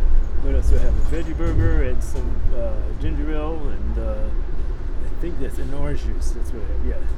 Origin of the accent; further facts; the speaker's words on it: Washington, District of Columbia, United States; I'm from Washington, D.C.